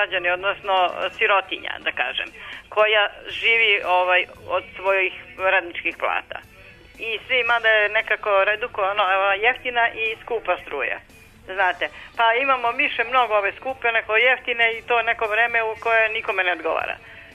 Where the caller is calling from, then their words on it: Medaković, Belgrade, Serbia; Ja sam neka gospođa sa Medaka